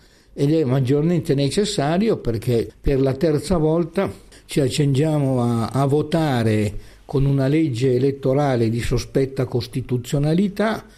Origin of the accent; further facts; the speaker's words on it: Trieste, Friuli-Venezia Giulia, Italy; E su questo vengo proprio da Trieste